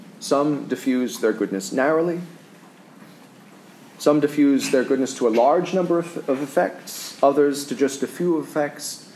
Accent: Louisiana, United States; Take, for example, New York City in my home state, Louisiana, which is Father Allen's home state.

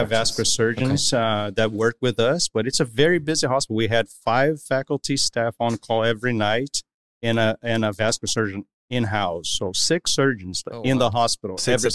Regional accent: Belo Horizonte, Minas Gerais, Brazil; now in United States; I'm from Belo Horizonte, which is one of the capitals in the southeast, in the state of Minas Gerais. So I was born and raised.

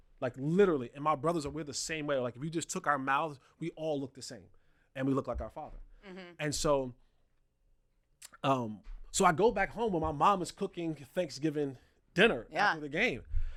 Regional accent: Roselle, New Jersey, United States; But yeah, so I'm from Roselle, New Jersey.

